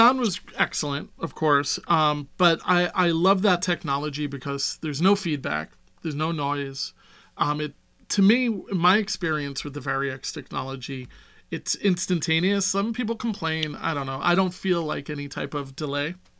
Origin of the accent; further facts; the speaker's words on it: Long Island, New York, United States; accent: Long Island; That's my Long Island accent coming out there.